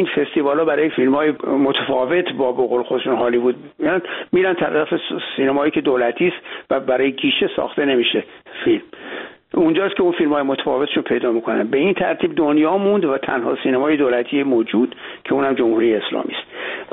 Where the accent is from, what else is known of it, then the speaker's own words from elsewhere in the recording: Iran; moved away; ما وضعیت خودمون رو نشون بدیم که چرا از مملکتمون خارج شدیم